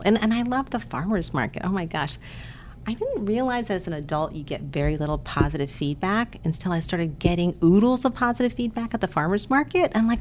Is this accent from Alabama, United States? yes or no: yes; Opelika, Alabama, United States; Which is about an hour from Montgomery or 2 hours from Atlanta. And it's a great community. I love my hometown